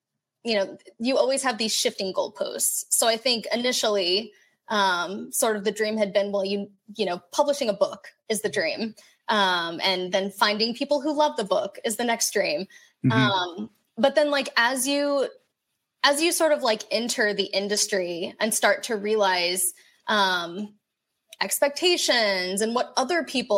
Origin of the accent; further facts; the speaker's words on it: Kuwait; English is a second language; I was born and raised in Kuwait. And so, you know, I was raised with those stories over there.